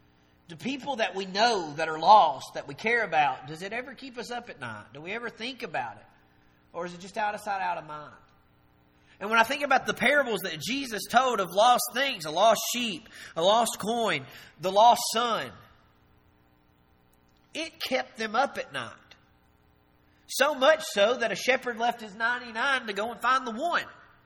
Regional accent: Tennessee, United States; I mean, I'm from Jackson County

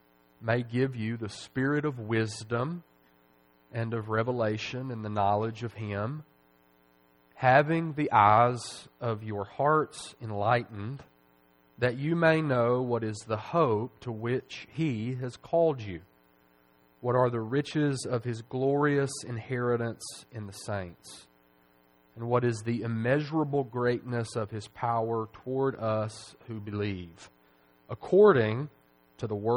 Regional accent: Nashville, Tennessee, United States; And I grew up in Nashville. You could, if you could go up about 100 feet in the air, you could see the stadium from the church that I grew up in.

